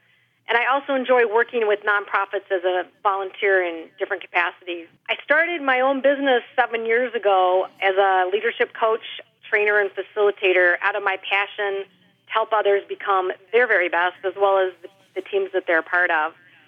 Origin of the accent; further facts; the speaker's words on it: Midwest, United States; now in Michigan, United States; I grew up in the Midwest.